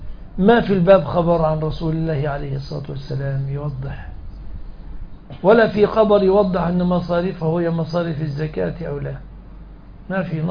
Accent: Egypt; مش عندنا في مصر الإنسان

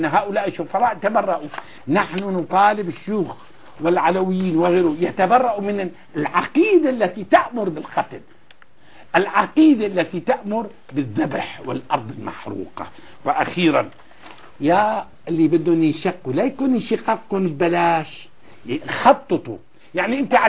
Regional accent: Bahrain; وكذلك عندنا في البحرين

